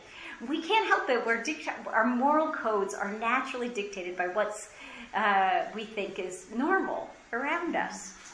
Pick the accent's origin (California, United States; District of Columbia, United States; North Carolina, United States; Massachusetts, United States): District of Columbia, United States; Washington; I'm from Washington, D.C., so I think I was raised to think, you know, like the government knows what they're doing.